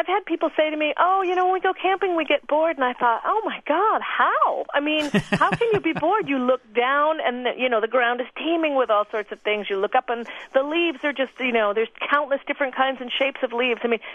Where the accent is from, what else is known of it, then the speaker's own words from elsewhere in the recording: Maine, United States; moved away; Oh, we live on the coast of Washington now. I grew up in Maine, so I've been sort of on coasts.